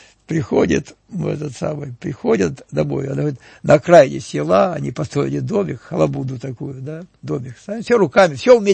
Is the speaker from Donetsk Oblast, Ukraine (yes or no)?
yes; Avdiivka, Donetsk Oblast, Ukraine; born there; я родился в Авдеевке, кстати